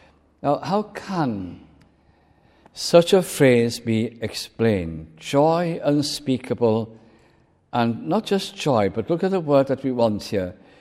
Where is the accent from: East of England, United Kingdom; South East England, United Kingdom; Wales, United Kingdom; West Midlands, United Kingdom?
Wales, United Kingdom; also born or lived in Lancashire; where I was brought up in North Wales and then in Lancashire